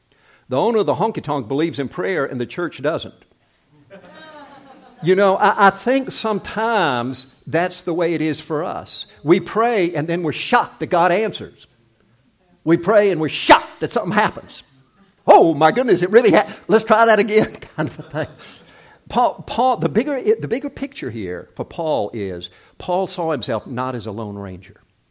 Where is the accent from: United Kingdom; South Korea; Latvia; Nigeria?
South Korea; English is a second language; when I was growing up in Korea, I never use, you've heard me say this before, but I never use the personal pronouns when I was speaking in Korea